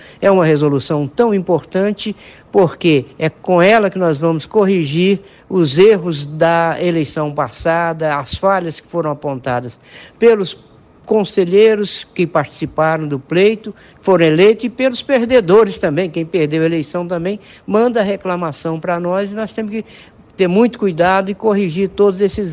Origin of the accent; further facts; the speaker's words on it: Minas Gerais, Brazil; porque como sou mineiro, fico mais feliz ainda de poder estar na minha terra falando da minha profissão